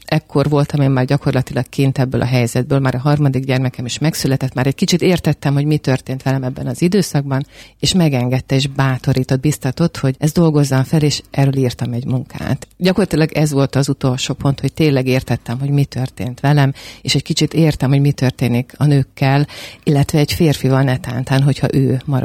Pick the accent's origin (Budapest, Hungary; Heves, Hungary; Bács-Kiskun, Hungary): Bács-Kiskun, Hungary; Kiskunhalas; én szülővárosom Kiskunhalas, a házasságunk után átköltöztünk egy másik városba, és ott születtek a gyerekek.